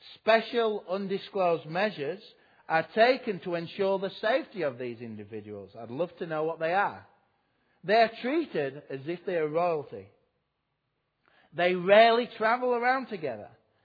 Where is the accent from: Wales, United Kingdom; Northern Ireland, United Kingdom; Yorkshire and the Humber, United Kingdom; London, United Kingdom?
Yorkshire and the Humber, United Kingdom; I'm from Yorkshire.